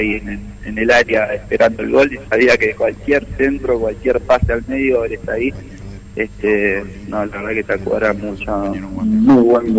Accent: Uruguay; Porque yo vengo de allá de Uruguay, el fútbol es distinto, más lucha, más segunda pelota.

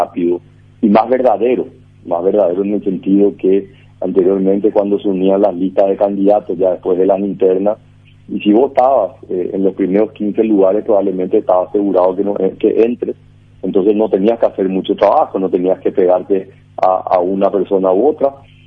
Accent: Paraguay; yo como ciudadano paraguayo, colorado

